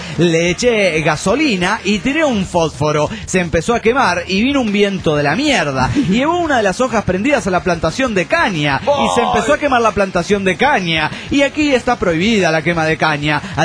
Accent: Tucumán, Argentina; de Tucumán, Argentina.

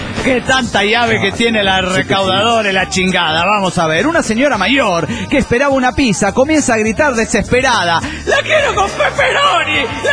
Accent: La Plata, Buenos Aires Province, Argentina; No, soy originario de La Plata, pero estoy en un café de la Plaza San Marcos, en Venecia.

